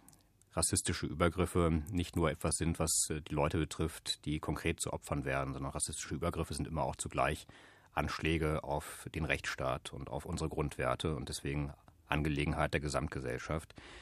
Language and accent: German; Hanover, Lower Saxony, Germany; Ich komme aus Hannover und aus dem Kreis Nienburg, ganz genau genommen. Ein bisschen weiter weg von Hannover, aber eine schöne Ecke.